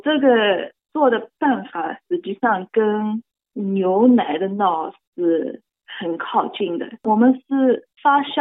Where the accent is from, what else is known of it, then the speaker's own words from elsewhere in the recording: New Zealand; 但是我是新西兰长大的